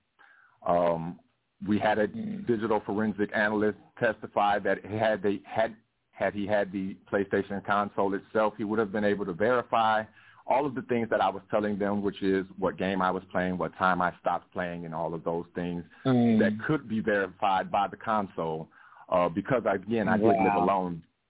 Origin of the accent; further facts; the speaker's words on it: Cleveland, Ohio, United States; moved away as an adult; now in Georgia, United States; Well, no, I'm initially from Cleveland, Ohio, so my moving down here was strictly for my children.